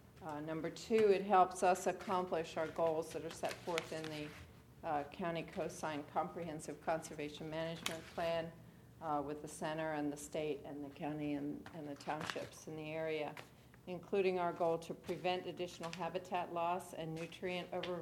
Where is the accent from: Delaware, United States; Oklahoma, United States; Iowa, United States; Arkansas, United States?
Delaware, United States; Milton; I am from Milton, Delaware